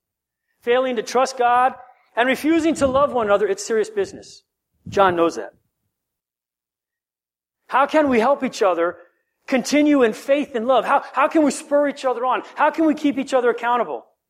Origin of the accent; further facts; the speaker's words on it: Guam; I have this friend that I grew up with on Guam.